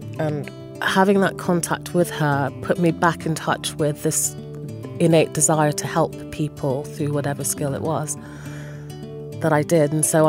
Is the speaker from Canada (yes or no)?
yes; Winnipeg, Manitoba, Canada; also born or lived in London, United Kingdom / Toronto / Montreal; and then I grew up in Winnipeg, Manitoba, which is a gorgeous flat prairie province in the centre of Canada.